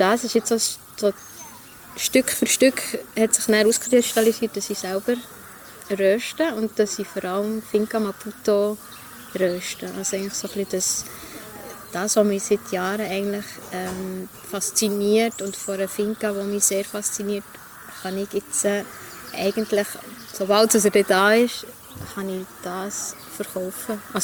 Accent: Bern, Switzerland; Ich bin immer noch gerne Langnauerin, wobei ich bin ja in Gol aufgewachsen.

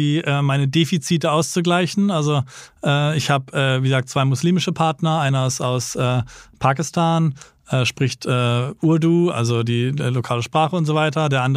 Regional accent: United States; Also als Amerikaner meinen Job zu machen, also Amerikaner sind in vielen Mittleren Osten, zum Beispiel Ländern, nicht ganz so willkommen wie jetzt irgendwie neutrale Europäer.

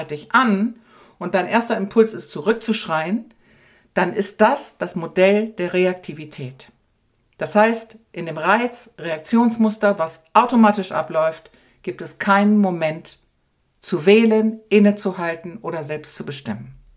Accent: Lower Saxony, Germany; ich komme ursprünglich aus Ostfriesland, das Land der Teetrinker

